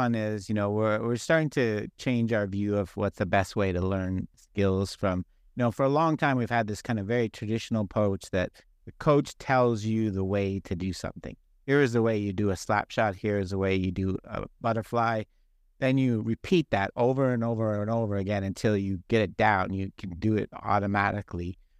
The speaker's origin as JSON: {"language": "English", "town": "Toronto", "region": "Ontario", "country": "Canada", "lives_now": "Arizona, United States", "said": "I am Canadian. I'm from Toronto, and I grew up playing hockey."}